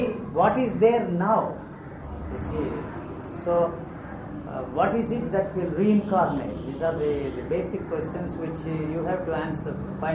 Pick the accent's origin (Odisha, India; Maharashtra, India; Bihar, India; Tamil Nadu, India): Tamil Nadu, India; Chennai; I was brought up here in Madras and live in... next door to Kalakshetra